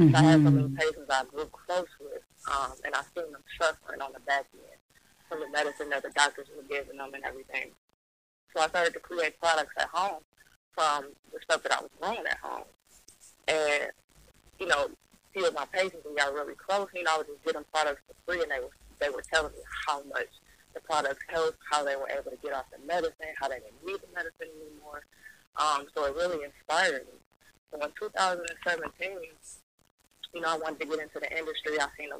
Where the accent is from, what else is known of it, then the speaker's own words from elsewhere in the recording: Detroit, Michigan, United States; I come from Detroit, of course. Born on the Detroit mud ground.